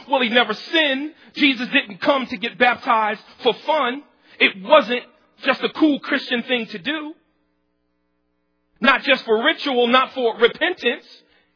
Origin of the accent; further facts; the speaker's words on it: United States; We're so American, sometimes we've taken that part of suffering out of the gospel.